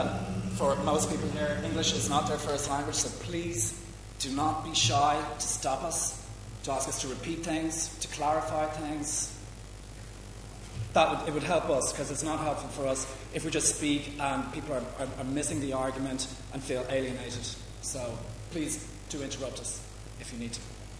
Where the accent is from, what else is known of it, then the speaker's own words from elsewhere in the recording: Dublin, Leinster, Ireland; I grew up in Dublin.